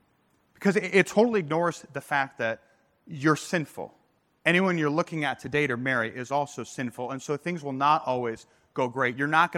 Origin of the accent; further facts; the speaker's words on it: St. Louis, Missouri, United States; I'd already seen four different people that I knew from either Concordia, Nebraska, or from growing up in St. Louis.